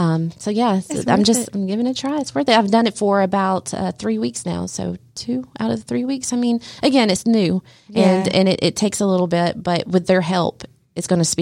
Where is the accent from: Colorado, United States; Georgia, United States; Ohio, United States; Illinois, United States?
Georgia, United States; Dawsonville; since growing up in Dawsonville, you know, we do know a lot of people